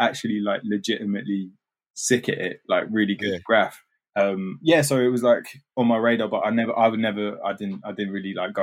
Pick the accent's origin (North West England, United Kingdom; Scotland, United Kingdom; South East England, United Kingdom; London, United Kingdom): London, United Kingdom; I grew up in East London, but East moved London. To North when I was about 13 or so. So I was born in Hackney, and then and then moved to North. But been in London forever.